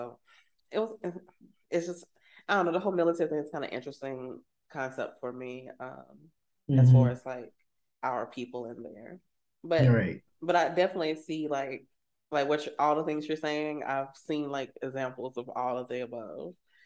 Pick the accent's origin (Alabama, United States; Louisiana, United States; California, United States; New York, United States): Alabama, United States; I don't know exactly if you experienced certain racist things growing up in Alabama like